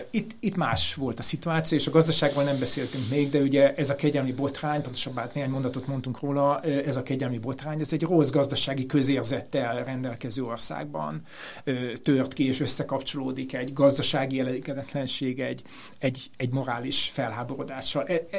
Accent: Budapest, Hungary; ha bár én budapesti vagyok

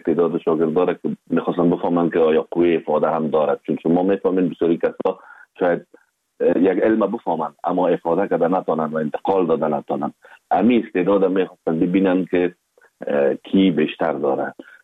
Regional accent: Afghanistan

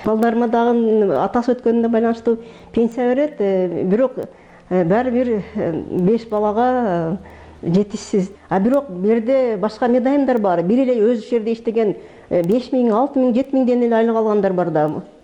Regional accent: Batken, Batken Region, Kyrgyzstan; Азыр 50 жаштамын. Баткенде төрөлүп, Баткенде өскөнмүн.

